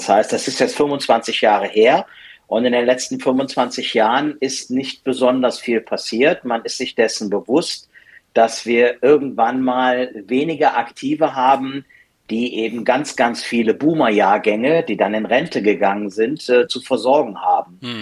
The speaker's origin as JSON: {"language": "German", "town": "Cologne", "region": "North Rhine-Westphalia", "country": "Germany", "tie": "born there", "said": "Ich glaube, da kommt man so als gebürtiger Kölner nicht ganz drum herum."}